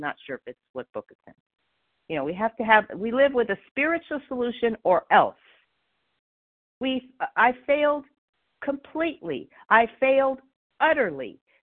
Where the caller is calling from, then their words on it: California, United States; I'm calling from California.